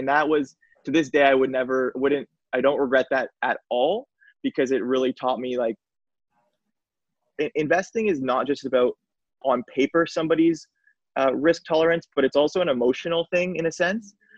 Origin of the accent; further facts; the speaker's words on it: St. Catharines, Ontario, Canada; now in Toronto, Canada; I'm born and raised in Niagara, Ontario. So kind of near the border of Niagara on the Lake, St. Catharines, where I'm from.